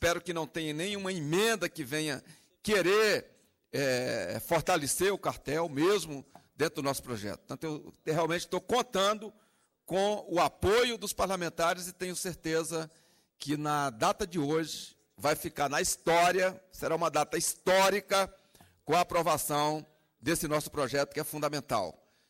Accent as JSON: {"language": "Portuguese", "region": "Northeast Region", "country": "Brazil", "said": "mas eu sou lá do Nordeste"}